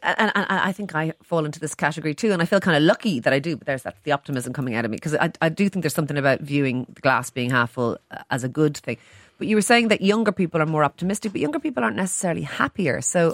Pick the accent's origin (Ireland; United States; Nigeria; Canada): Ireland; because I'm looking for sort of praise here in a way as an Irish person